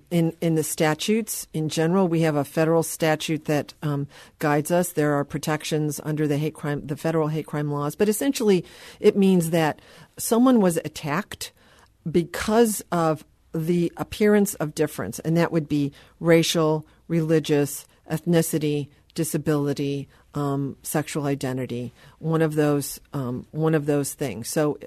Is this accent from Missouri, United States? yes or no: yes; St. Louis, Missouri, United States; And it's so good to be in my hometown and see that, you know, the public radio station, television, and the Beacon are all working together.